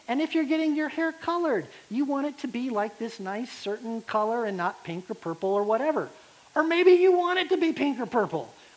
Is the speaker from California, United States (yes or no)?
no; Alabama, United States; Now, I grew up out in Alabama, and I lived way out in the sticks, y'all, the boondocks, okay?